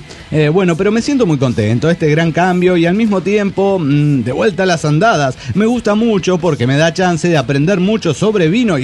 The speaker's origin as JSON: {"language": "Spanish", "region": "Salta", "country": "Argentina", "said": "Somos de Argentina, de la provincia de Salta, La Linda, para ser más precisos."}